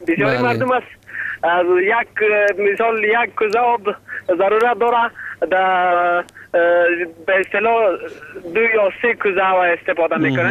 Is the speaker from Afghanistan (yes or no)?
yes; Chak, Maidan Wardak, Afghanistan; در میولسوالی چک، در ولایت ما در میوردک